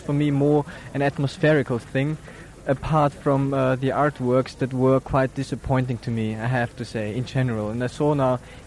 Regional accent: Vienna, Austria; I'm coming from Vienna just as a visitor to the Biennale.

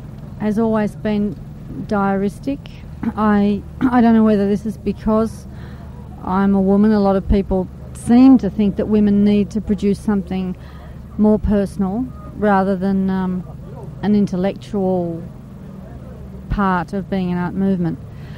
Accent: Australia; Well, the one thing I've noticed as an Australian, being in Europe a lot

